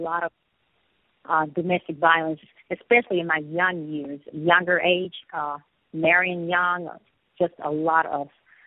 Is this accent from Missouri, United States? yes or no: no; Akron, Ohio, United States; born there; I was born in Akron, Ohio